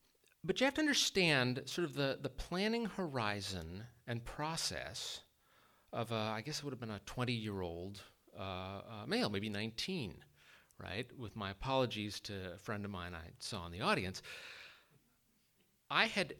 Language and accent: English; Anchorage, Alaska, United States; So Alita mentioned that I was born and raised in Anchorage